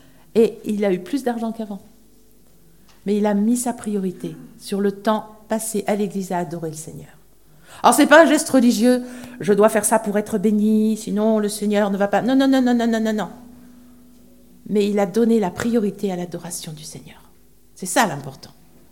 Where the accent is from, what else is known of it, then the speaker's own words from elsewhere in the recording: Rouen, Normandy, France; puisque moi, je viens de Rouen